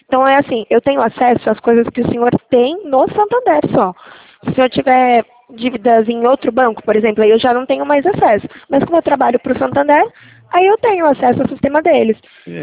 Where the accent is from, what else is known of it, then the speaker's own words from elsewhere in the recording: São Paulo, Brazil; Não, sou de São Paulo.